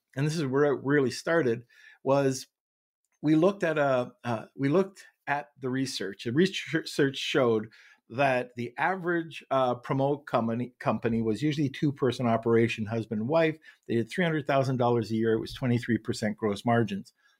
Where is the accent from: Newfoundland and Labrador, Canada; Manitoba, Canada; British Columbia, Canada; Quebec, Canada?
Quebec, Canada; Montreal; also born or lived in Kitchener, Canada; Montreal is originally home, but at that time it was Kitchener, Ontario, which is just a suburb of Toronto